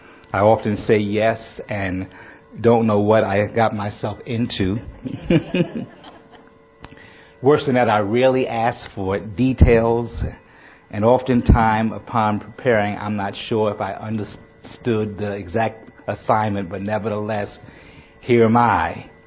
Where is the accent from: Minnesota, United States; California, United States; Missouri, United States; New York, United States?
New York, United States; Brooklyn; I grew up in Brooklyn, New York, and my dimes to just get to work.